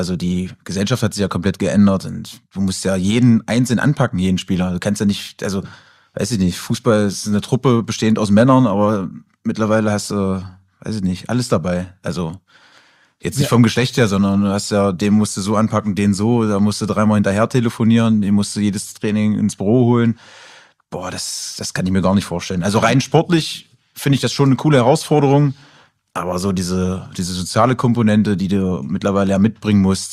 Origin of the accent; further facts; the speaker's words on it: Heimburg, Saxony-Anhalt, Germany; Ich bin in Heimburg aufgewachsen.